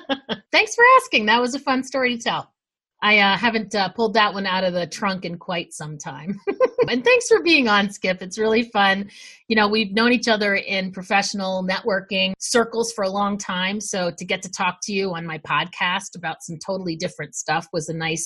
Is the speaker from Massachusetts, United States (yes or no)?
no; Tallahassee, Florida, United States; born there; my backstory? Okay, so I was born in Tallahassee, Florida.